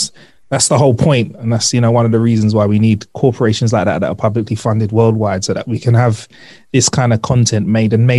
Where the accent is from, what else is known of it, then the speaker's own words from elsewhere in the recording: Nigeria; I'm Nigerian, so I'm half Nigerian, half British. So yeah, so a Yoruba man as well.